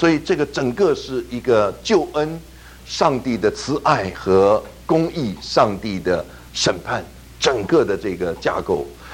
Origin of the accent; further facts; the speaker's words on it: China; 有的人说啊，为什么不拣选我们中国人？我们中国人比他们还多得多哈